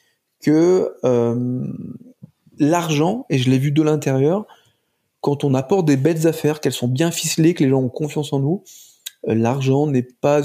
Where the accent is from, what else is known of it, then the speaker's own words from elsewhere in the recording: Auvergne-Rhône-Alpes, France; je suis retourné dans ma région d'origine, qui est la Haute-Savoie, pour travailler en Suisse.